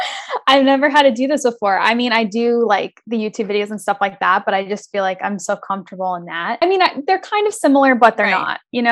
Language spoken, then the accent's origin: English; New Jersey, United States; I am from New Jersey, but I'm currently living in West Virginia because I am attending WVU.